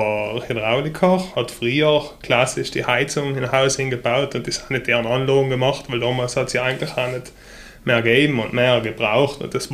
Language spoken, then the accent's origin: German; Eppan, Trentino-Alto Adige, Italy; ich komme aus Eppan, bin 30 Jahre alt